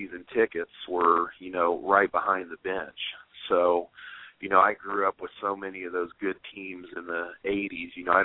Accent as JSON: {"language": "English", "town": "Noblesville", "region": "Indiana", "country": "United States", "tie": "born or raised there", "said": "But growing up in Noblesville, they definitely gave me a great start as far as, you know, trying to achieve my dream."}